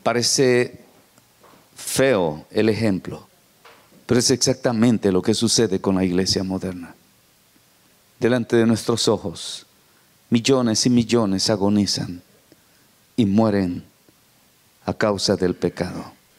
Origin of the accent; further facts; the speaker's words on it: Guatemala; nosotros venimos desde Guatemala atravesando miles de kilómetros para estar aquí.